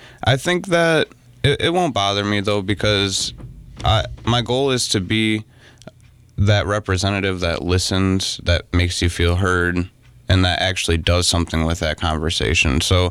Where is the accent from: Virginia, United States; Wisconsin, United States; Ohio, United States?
Wisconsin, United States; Racine; born or raised there